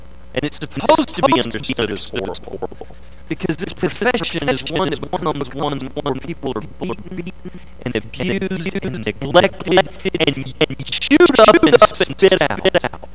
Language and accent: English; United States; as an American, as a historian